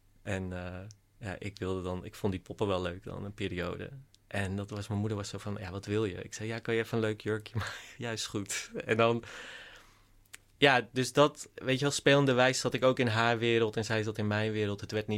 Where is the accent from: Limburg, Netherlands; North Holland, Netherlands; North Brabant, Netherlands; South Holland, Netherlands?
North Holland, Netherlands; Langedijk; In Langedijk. Een heel klein dorpje. En ons uitzicht was ook echt letterlijk op een koeienlandschap. En mijn ouders zijn immigranten. Mijn vader die is dan geboren in Afrika, maar wel India's. En dan mijn moeder komt echt uit India.